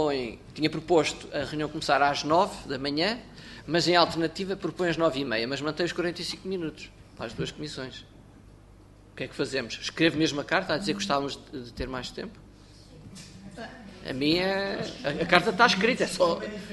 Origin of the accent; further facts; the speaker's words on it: Portugal; Porque nós portugueses somos do Sul, mas também sabemos trabalhar cedo.